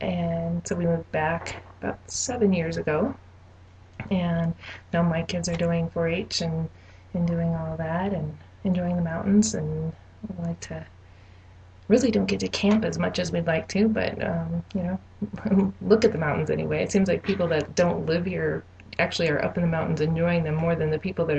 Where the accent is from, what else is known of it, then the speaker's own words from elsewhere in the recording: Westcliffe, Colorado, United States; I was born in Florence, Colorado, but have lived in Westcliff. I grew up in Westcliff, and grew up out south of the town on the ranch, the Pullman Ranch.